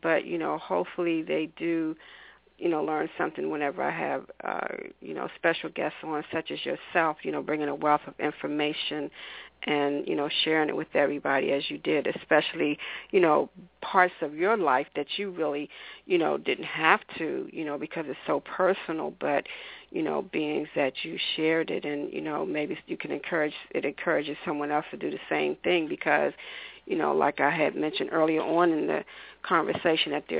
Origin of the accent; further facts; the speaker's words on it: Washington, District of Columbia, United States; I've been in Maryland for almost 15, 16 years, and I'm originally from Washington, D.C.